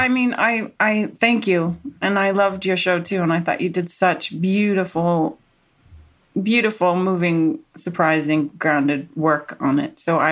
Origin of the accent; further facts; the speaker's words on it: Massachusetts, United States; I grew up outside of Boston.